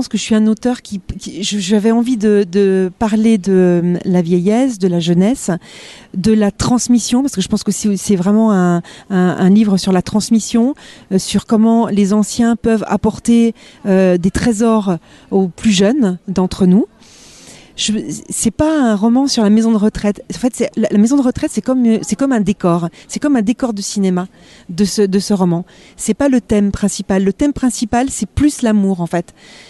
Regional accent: Gueugnon, Bourgogne-Franche-Comté, France; Moi, j'ai grandi en Bourgogne à Guignon

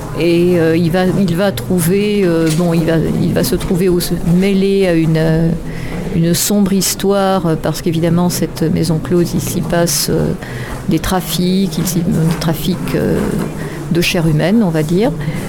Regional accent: Occitanie, France; Eh bien, je suis originaire des Pyrénées-Orientales. J'ai beaucoup voyagé dans mon existence. J'y suis revenue maintenant.

